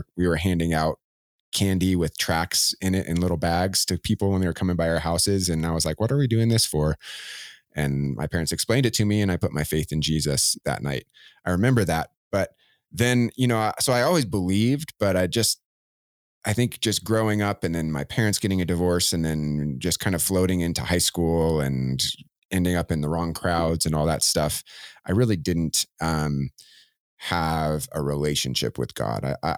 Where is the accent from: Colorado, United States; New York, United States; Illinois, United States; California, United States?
Colorado, United States; Vail; also born or lived in Austin, Texas; I was originally from Texas, Austin area of Texas, moved to Vail when I was going into fourth grade. So I grew up in Vail, really.